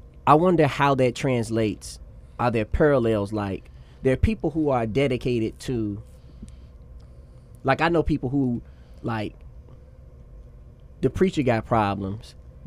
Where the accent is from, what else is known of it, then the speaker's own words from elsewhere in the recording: Memphis, Tennessee, United States; Okay, I told you, I'm from the deep south, if you don't know. I'm from Memphis.